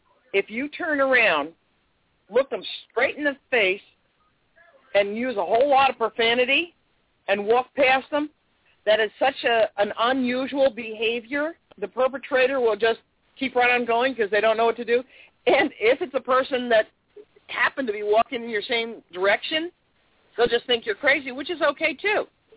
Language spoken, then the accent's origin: English; New York, United States; you can tell I'm from New York.